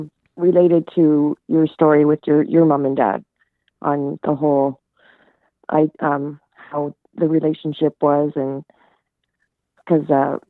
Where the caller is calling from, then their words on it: Ontario, Canada; Ontario, Canada.